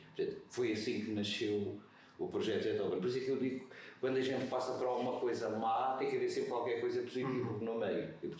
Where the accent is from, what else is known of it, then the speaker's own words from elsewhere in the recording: Castelo Branco, Portugal; born there; Não sou da Covilhã, não. Não, e continuo a dizer isto, eu nasci em Castelo Branco, estudei no Conservatório de Castelo Branco